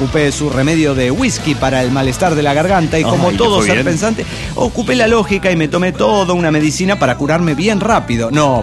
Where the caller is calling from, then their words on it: Cuautepec, Hidalgo, Mexico; de Cuautepec, Hidalgo, México.